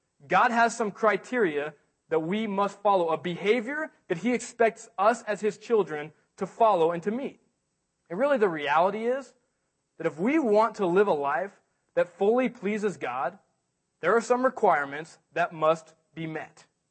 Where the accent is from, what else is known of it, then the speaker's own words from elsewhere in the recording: California, United States; I'm still not that big, but I grew up in Orange County, so I used to go to Disneyland every year or so.